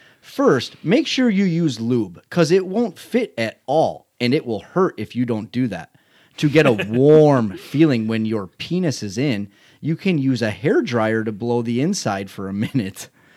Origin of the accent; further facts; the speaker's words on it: Chicago, Illinois, United States; I mean, we're from Chicago. We could show him what a real Italian beef looks like.